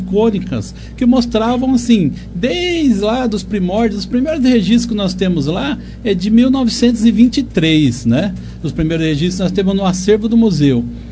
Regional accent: Monte Alto, São Paulo, Brazil; born there; eu nasci aqui em Monte Alto, né?

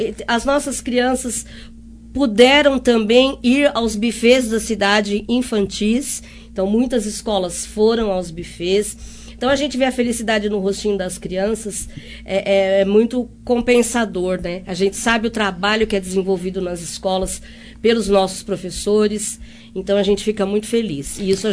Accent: Taquaritinga, São Paulo, Brazil; moved away as an adult; now in Monte Alto, Brazil; Eu sou natural de Taquaritinga, me casei com 20 anos e vim para Monte Alto. Então, eu sou mais montealtense do que taquaritinguense.

